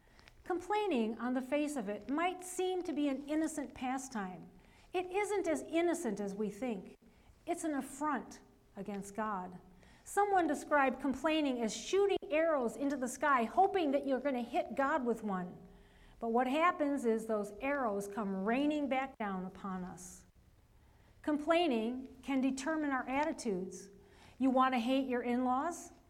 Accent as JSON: {"language": "English", "region": "California", "country": "United States", "tie": "born there", "also_born_or_lived": "Illinois", "said": "Look, I was born in California. I think some of that warm air got into my system and I can't get rid of it."}